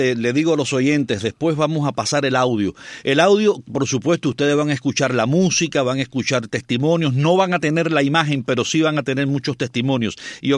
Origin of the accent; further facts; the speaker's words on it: Cuba; tanto tú como yo somos cubanos, no nacimos en Estados Unidos, vivimos en Cuba